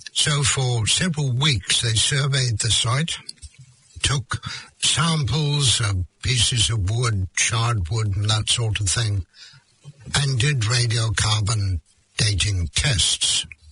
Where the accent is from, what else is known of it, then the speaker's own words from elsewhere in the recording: United Kingdom; I'm British.